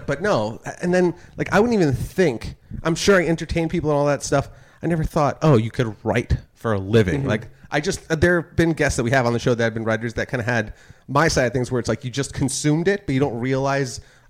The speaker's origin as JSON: {"language": "English", "region": "New Jersey", "country": "United States", "said": "Yeah, you know, but I'm from New Jersey and I like the Yankees."}